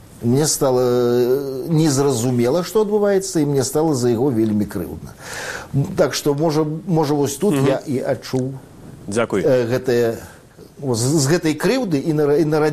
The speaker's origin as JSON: {"language": "Belarusian", "region": "East Kazakhstan Region", "country": "Kazakhstan", "tie": "born or raised there", "also_born_or_lived": "Russia", "said": "я-то нарадзіўся ў Расіі, але пачаў сябе памятаць ужо ва ўсходнім Казахстане. Гарады мяняліся пастаянна."}